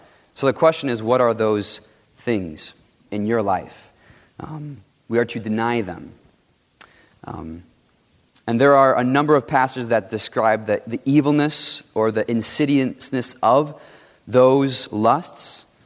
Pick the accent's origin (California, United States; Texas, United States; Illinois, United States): Illinois, United States; Chicago; I grew up in Chicago, and Chicago has just about every ice cream you could have.